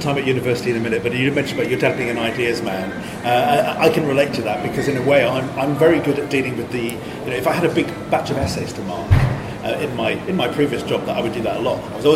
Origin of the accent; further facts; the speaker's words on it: Cardiff, Wales, United Kingdom; when I was growing up in Cardiff.